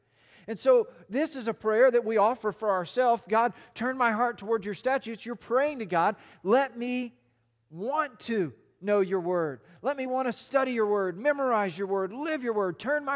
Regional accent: United States; We grew up in America.

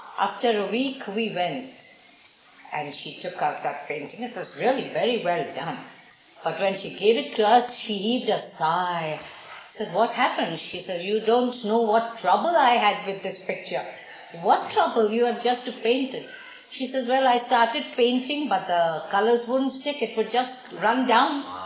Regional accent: Karachi, Sindh, Pakistan; originally we are from Karachi, from Pakistan.

